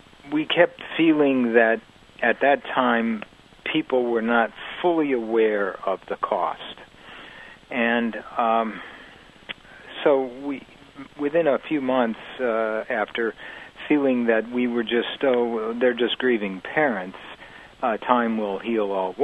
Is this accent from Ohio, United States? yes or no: yes; Cleveland, Ohio, United States; We're originally from Cleveland.